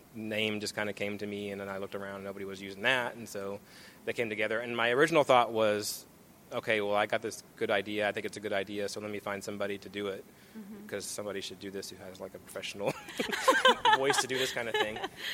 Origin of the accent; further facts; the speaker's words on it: Atlanta, Georgia, United States; I'm a Braves fan because I'm from Atlanta